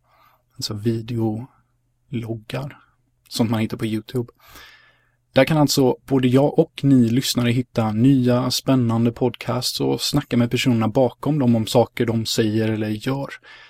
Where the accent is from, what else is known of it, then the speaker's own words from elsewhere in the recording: Sweden; born there; även om jag är ganska svensk känner jag ändå, jag är född i Sverige. Men båda mina föräldrar är ju ungrare. Så att ibland kan jag också få den känslan att i Sverige så är jag ungraren liksom. Men i Ungern så är jag svenska kusinen.